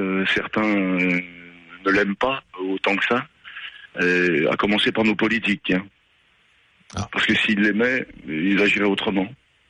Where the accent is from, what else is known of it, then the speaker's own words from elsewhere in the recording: France; On avait une chance en tant que Français